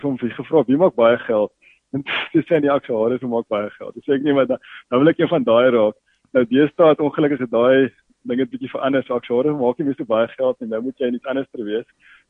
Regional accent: Gauteng, South Africa; also born or lived in Springbok, Northern Cape / Western Cape; ek is in Springbok gebore van alle plekke in die Noord-Kaap en van daar af my pa nogals baie rond gehuis. Hy was 'n polisieman gewees. Ons het baie rond gereis terwyl ek in die laerskool was, 4 laerskole gewees in Gauteng meestal

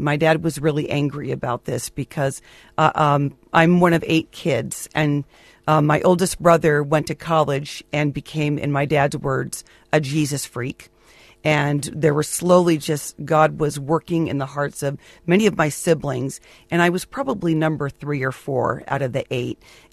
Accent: California, United States; I am from California, to be quite honest.

